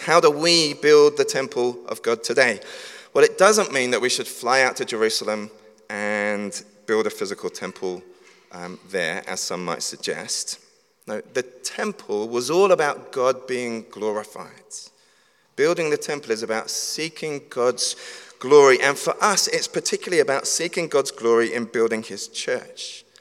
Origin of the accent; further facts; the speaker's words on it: London, United Kingdom; I grew up in London, and between the ages of 9 and 11, I spent my Saturday mornings at this music program